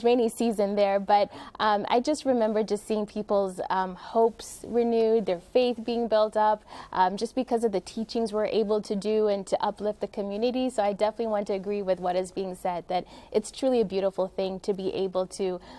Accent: Kenya; I was able to go back to my home country of Kenya

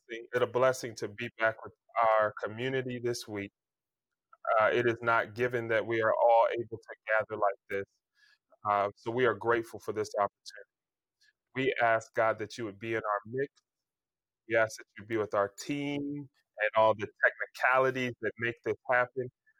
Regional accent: Columbus, Ohio, United States; I certainly live in the DMV or the Washington, D.C. metro area, but home where I was born and raised is in Columbus, Ohio.

